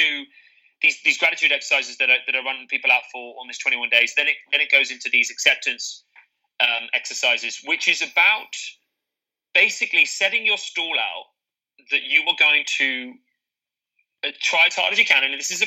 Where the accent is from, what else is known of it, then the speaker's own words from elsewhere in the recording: South West England, United Kingdom; I'm from Devon, which is as I'm sure you're aware, is by the sea.